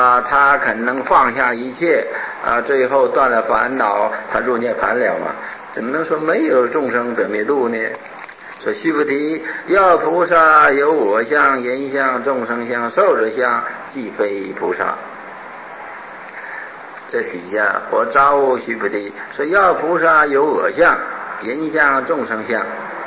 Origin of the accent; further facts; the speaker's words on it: China; 那么我们中国人呢，我们中国人的中国哲学里面，孔孟之道好像没有说这件事